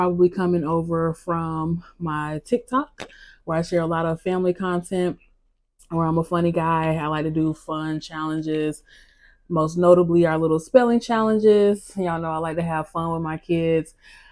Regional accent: Atlanta, Georgia, United States; For y'all that don't know me … I am 29. I am from Atlanta.

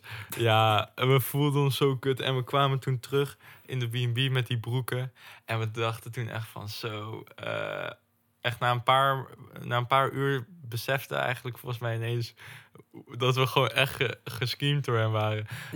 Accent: Netherlands; Dus nou, wij zo, ja, we komen uit Nederland en we zijn hier om te filmen, bla bla.

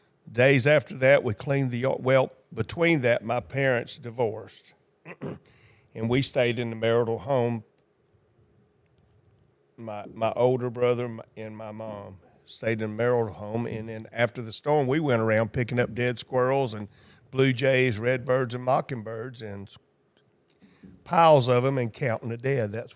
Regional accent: Gulfport, Mississippi, United States; born there; I was born in July 22nd, 1959, on Lorraine Road in a house trailer next to a bridge in Gulfport, Mississippi.

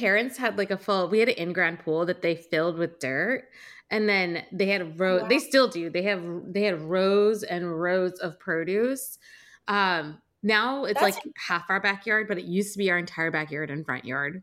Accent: Bloomfield, New Jersey, United States; I grew up in Bloomfield, which is a very Italian place. Like all my neighbors were Italian. They filmed The Sopranos in my town.

